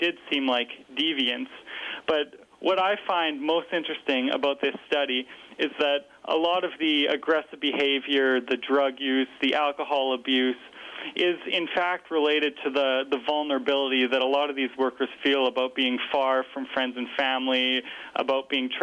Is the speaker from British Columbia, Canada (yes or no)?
no; Alberta, Canada; I grew up in Alberta